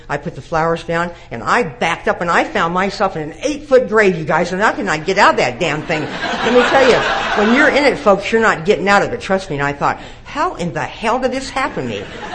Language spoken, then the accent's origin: English; Lincoln, Nebraska, United States; you know, I grew up in Lincoln, Nebraska. I come from a wonderful home there in Nebraska